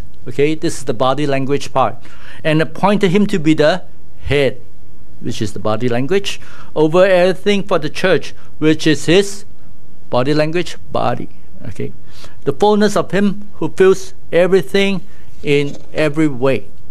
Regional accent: Malaysia; For Chinese, I don't know about you, when I grew up in Malaysia in the 60s, okay, revealing my age now

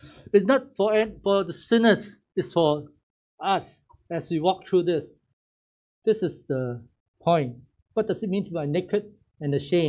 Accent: Malaysia; Because I was from Malaysia. Anything is hot, you just cannot stand it. We wear very little in Malaysia, can you believe it?

